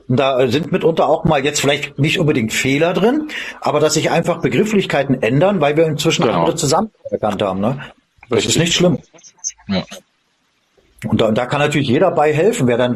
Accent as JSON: {"language": "German", "region": "Bavaria", "country": "Germany", "said": "Und leider bin ich aus Oberbayern."}